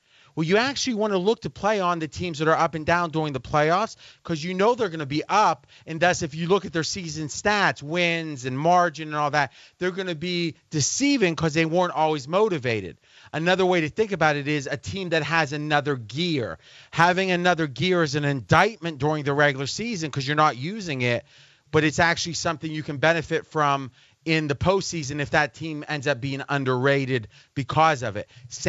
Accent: Ohio, United States; now in Las Vegas, United States; You know, I grew up in Ohio, and, you know, I've been in Vegas since, you know, for 19 years now, since 98.

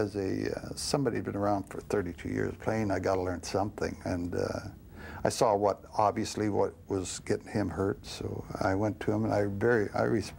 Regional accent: Saskatoon, Saskatchewan, Canada; maybe it out back out in my hometown of Saskatoon or some small area

